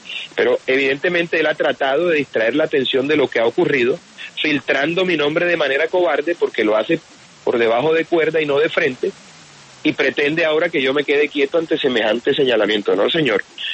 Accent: Colombia; como colombiano

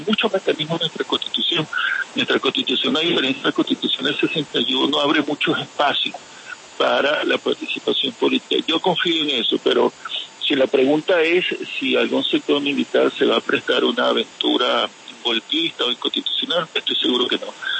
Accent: Venezuela; Me siento responsable con mi pueblo y creo que Venezuela merece un destino mejor.

